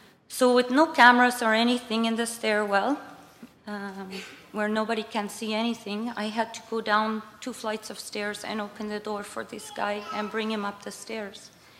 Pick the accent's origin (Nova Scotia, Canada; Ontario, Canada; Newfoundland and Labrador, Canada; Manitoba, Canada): Manitoba, Canada; Winnipeg; local 2348. I'm from Winnipeg.